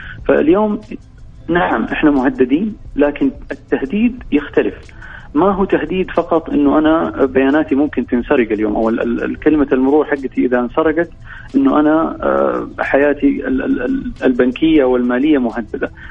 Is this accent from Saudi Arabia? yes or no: yes; Saudi Arabia; إنه عندنا في السعودية باختلاف طبعا كل المؤتمرات